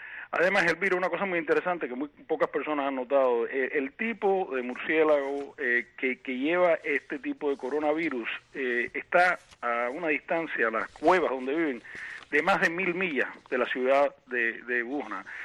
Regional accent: Cuba; moved away; soy cubano exiliado

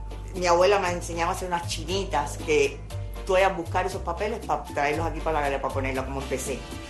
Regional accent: Miami, Florida, United States; born there; primera generación, nacida aquí.

